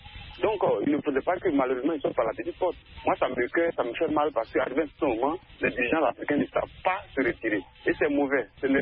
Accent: Côte d’Ivoire; chez moi, en Côte d'Ivoire, ici

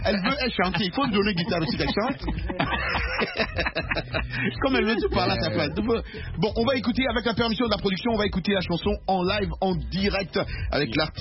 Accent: DR Congo; Moi, je suis de la RDC

